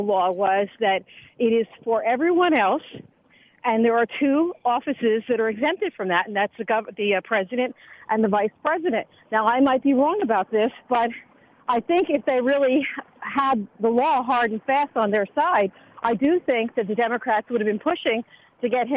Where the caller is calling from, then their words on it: New York City, New York, United States; I'm live from Central Park. It's gorgeous here.